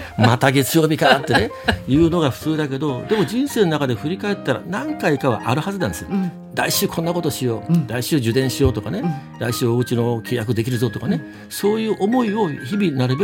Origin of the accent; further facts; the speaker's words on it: Kyushu, Japan; 将来的には次の住処じゃないけど、は地元九州に帰りたいな